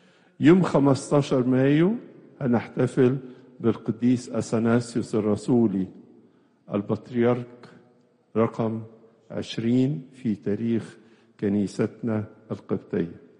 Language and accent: Arabic; Egypt; واحد من أكبر أديرة الراهبات عندنا في مصر وربما في أفريقيا كلها